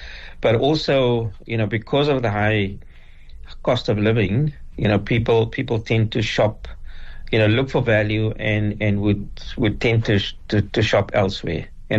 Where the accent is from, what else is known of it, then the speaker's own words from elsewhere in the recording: South Africa; I think as South African businesses, sometimes we venture into foreign lands